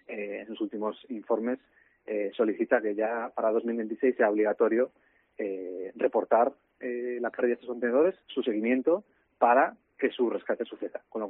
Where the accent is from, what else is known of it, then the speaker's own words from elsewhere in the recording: Vigo, Galicia, Spain; navego toda mi vida desde pequeñito, yo soy de Vigo